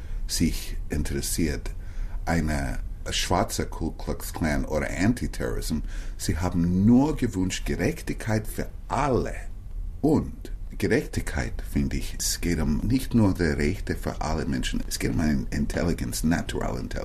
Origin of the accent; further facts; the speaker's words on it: Harlem, New York, United States; German is a second language; Ich bin in Harlem aufgewachsen. Ich bin aufgewachsen mit Black Music.